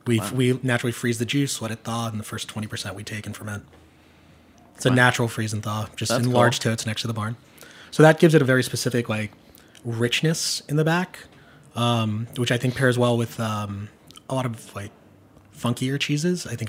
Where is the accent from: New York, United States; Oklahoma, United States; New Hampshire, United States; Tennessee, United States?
New York, United States; Long Island; I'm from Long Island, so this is hardcore white trash inside of me